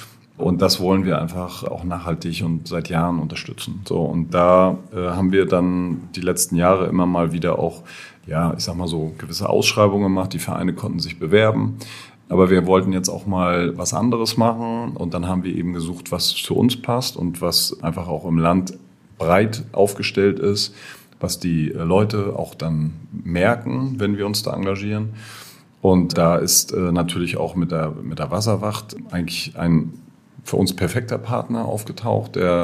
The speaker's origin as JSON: {"language": "German", "town": "Schwerin", "region": "Mecklenburg-Vorpommern", "country": "Germany", "tie": "born or raised there", "lives_now": "Rostock, Germany", "said": "Ich bin ein gebürtiger Schweriner, bin am, ich sag mal, 5 Minuten mit dem Fahrrad vom Zippendorf Strand entfernt groß geworden. Meine Eltern wohnen jetzt in Pinno, da ist auch immer Wasser in meiner Nähe gewesen. Wohne jetzt seit über 30 Jahren in Rostock."}